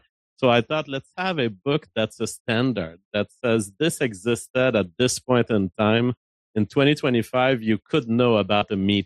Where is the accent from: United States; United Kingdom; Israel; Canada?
Canada; as a Canadian, I can only know French culture, English culture.